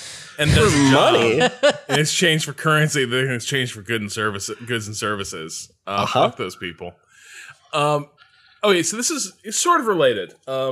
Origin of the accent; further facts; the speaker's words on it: Boston, Massachusetts, United States; This is what we do. I'm from Boston.